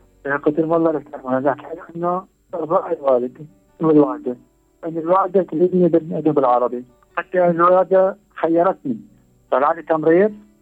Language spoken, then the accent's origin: Arabic; Syria; انا حتى في عندنا في سوريا اسمه جابي بالنقل الداخلي